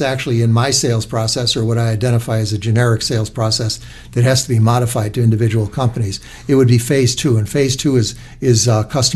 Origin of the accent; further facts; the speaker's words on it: Chicago, Illinois, United States; And he came to my old neighborhood that I was born and raised in Chicago, Marquette Park on the southwest side.